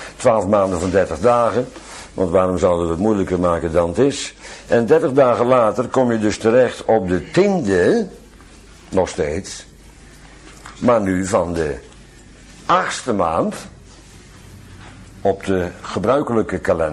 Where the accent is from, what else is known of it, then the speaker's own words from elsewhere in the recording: Bodegraven, South Holland, Netherlands; ook al kom ik uit Bodegraven.